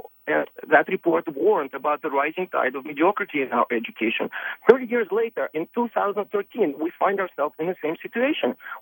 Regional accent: Russia; I grew up in Russia, you know, and people don't even fathom the idea that in one province

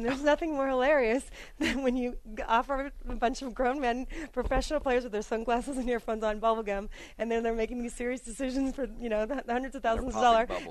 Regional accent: Atlanta, Georgia, United States; So I've been playing for so long and born and raised in Atlanta, playing at the Commerce, which is the circus land.

